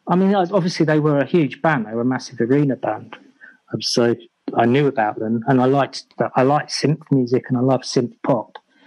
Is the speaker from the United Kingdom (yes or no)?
yes; East of England, United Kingdom; also born or lived in Wiltshire, England / Germany / London, England; Germany, but most of my life's been in London, but I spent growing up, most of my growing up years were spent in Essex.